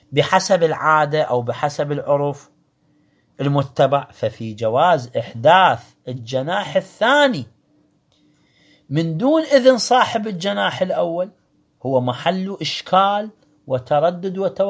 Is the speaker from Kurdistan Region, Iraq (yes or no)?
no; Karbala, Karbala Governorate, Iraq; عندنا في كربلاء باب السلام، باب الطاق